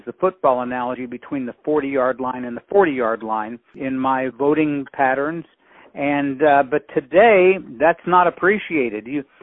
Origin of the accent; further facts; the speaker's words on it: Wichita, Kansas, United States; Well, I'm from Wichita, Kansas.